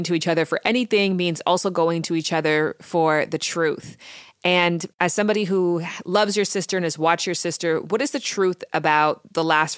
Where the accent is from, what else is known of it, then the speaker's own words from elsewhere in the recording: Canada; That's my old life. I'm from Canada, so I completely empathize.